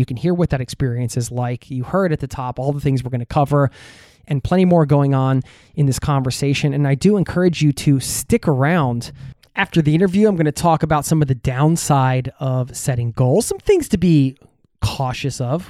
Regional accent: Norway; English is a second language; I could spend time in my home country, meet some friends along the way, and just chill. So right there, I've already racked up 5 months. Anyway, I'd spent a month back in Norway recuperating and visiting family here

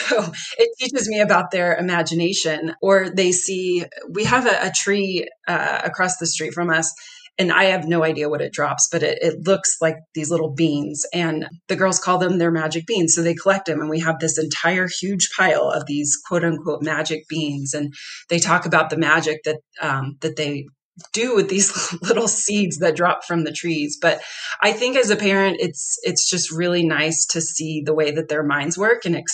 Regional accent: Texas, United States; I grew up in Texas, and I'm used to warm weather year round.

